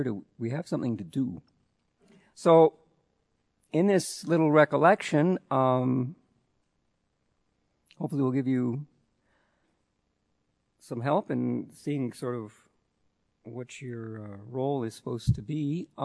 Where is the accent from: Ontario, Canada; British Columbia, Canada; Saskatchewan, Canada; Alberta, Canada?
Saskatchewan, Canada; I'm from Saskatchewan in Canada, which is straight north from here.